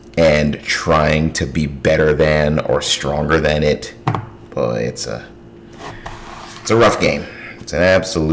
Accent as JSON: {"language": "English", "region": "New Jersey", "country": "United States", "tie": "born or raised there", "said": "growing up in Italian culture and Jewish culture in Northwest New Jersey, I had never had tamales until I was probably 25."}